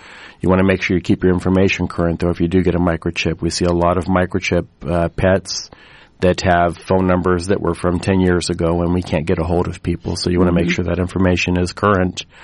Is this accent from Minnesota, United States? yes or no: no; California, United States; now in Iowa, United States; So by far, the majority of my career was in California. I was born and raised in California. Responded to quite a few earthquakes. It's kind of nice to be here in Iowa where the ground's not shaking every day.